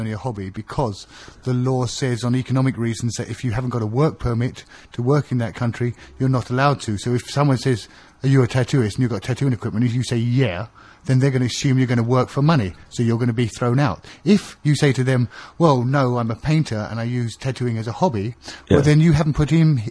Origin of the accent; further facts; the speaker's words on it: United Kingdom; I'm being British.